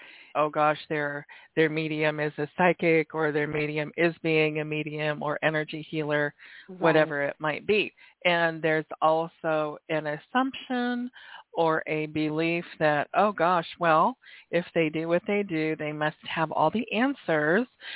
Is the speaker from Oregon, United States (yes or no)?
yes; Oregon, United States; born there; also born or lived in Washington / California; now in Alaska, United States; I was born in Oregon, lived in Washington.